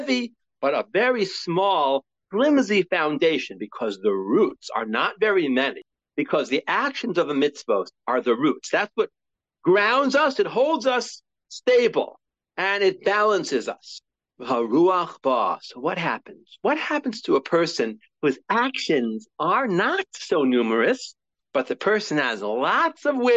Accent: Monticello, New York, United States; when I was growing up in Monticello, New York, on Erev Pesach one year, we had a crabapple tree

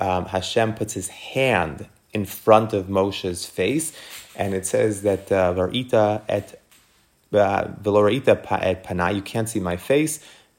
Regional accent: Jamaica Estates, New York, United States; when I was growing up in the Young Israel Jamaica States

